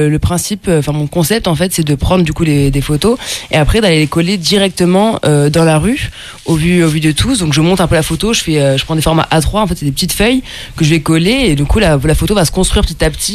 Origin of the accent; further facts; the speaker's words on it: Limoges, Nouvelle-Aquitaine, France; vu que je suis natif de Limoges, je connais assez bien les lieux